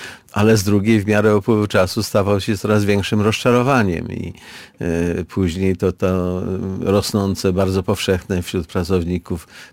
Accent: Gdynia, Pomeranian Voivodeship, Poland; ja co prawda wywodzę się z Gdyni

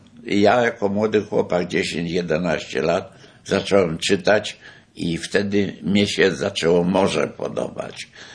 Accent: Lviv, Lviv Oblast, Ukraine; to dzieciństwo spędziłem we Lwowie

